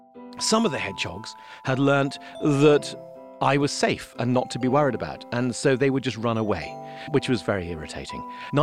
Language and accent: English; England, United Kingdom; Now, because I'm English, I am used to people using vast amounts of irony and sarcasm